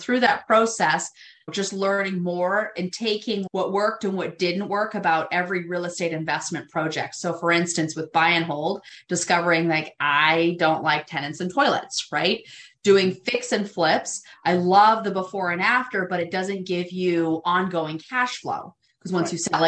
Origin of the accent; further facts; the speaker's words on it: Canada; I'm actually Canadian, and I was actually born to a teenage mother.